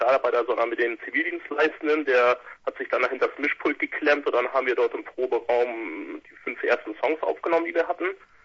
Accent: Hamburg, Germany; wir kommen aus Hamburg, beziehungsweise ursprünglich aus Hamburg. Unser Sänger, der wohnt mittlerweile in der Nähe von Cuxhaven. Die anderen sind noch in Hamburg angesiedelt.

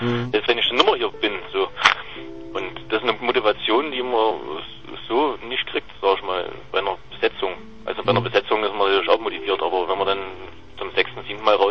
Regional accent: Auerbach, Germany; Ich komme aus Auerbach.

